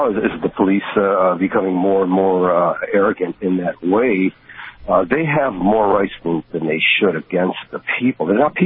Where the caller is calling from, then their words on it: Brown City, Michigan, United States; Brown City, Michigan.